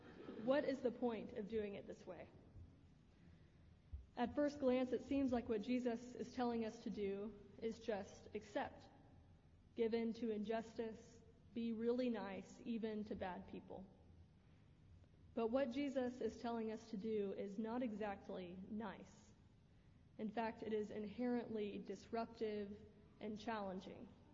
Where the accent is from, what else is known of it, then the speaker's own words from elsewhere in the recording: San Antonio, Texas, United States; In my hometown of San Antonio, the H-E-B Grocery Company is an important part of the community.